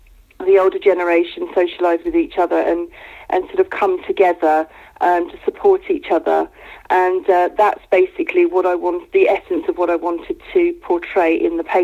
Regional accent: Rotherfield, South East England, United Kingdom; they're in my village that I grew up in, Rotherfield, and it's just something that I associate with my hometown, if you like.

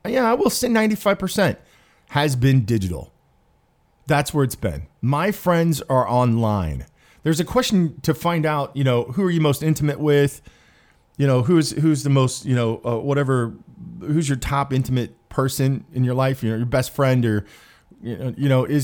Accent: Topeka, Kansas, United States; moved away; So when I left my hometown in Topeka, Kansas, about what 10 years ago or something like that, 10 or 11 years ago, I was really, really, despising that town and a lot of the people that were in it.

